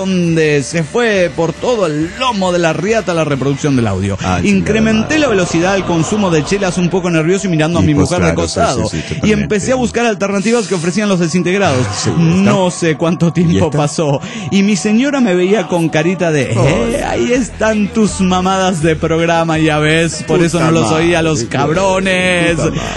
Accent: Mexico City, Mexico; born there; now in Morelia, Mexico; Soy nacido en el Distrito Federal trasladado a esta hermosa ciudad de Morelia, Michoacán, en diciembre de 1985, por los motivos que en todo México conocieron, el famoso terremoto del 85.

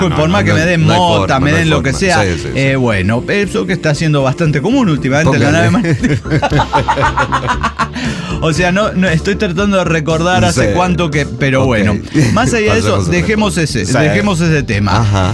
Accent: Acapulco, Guerrero, Mexico; born there; Bueno, que yo también nací en Acapulco.

